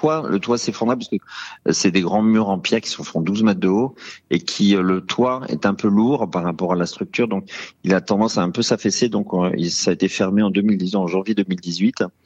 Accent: Château-Guibert, Pays de la Loire, France; Alors moi, je suis né en Vendée, je suis né à Luçon, mais j'ai grandi dès le troisième jour à Château-Guibert.

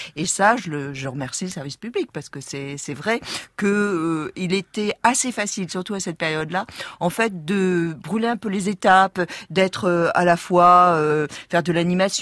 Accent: Rennes, Brittany, France; Donc moi, je viens de Rennes.

